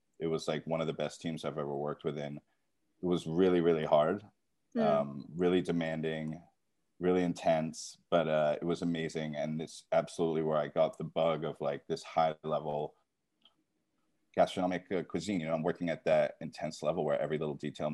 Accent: England, United Kingdom; when I was growing up in England.

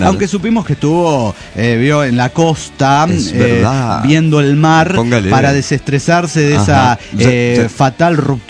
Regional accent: San Luis, Argentina; de la Sierra de San Luis, Argentina.

